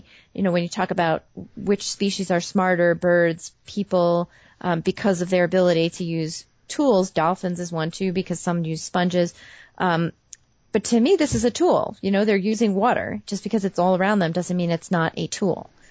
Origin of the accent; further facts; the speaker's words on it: New York, United States; I'm from New York, Gary.